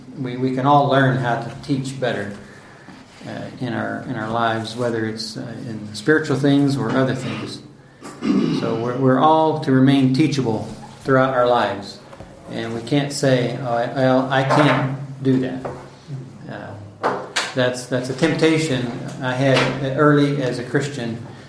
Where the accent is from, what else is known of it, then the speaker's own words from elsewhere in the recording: Oklahoma City, Oklahoma, United States; I'm from Oklahoma City, Oklahoma.